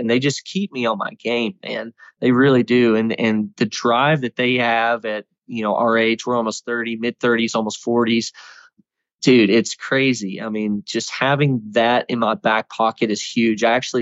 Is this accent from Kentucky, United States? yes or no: yes; Glasgow, Kentucky, United States; moved away as an adult; also born or lived in Bowling Green; I'm a landscape architect here in Denver, Colorado, but been chasing elk for the past 2.5 years. Born and raised in Bowling Green, Kentucky, or actually Glasgow.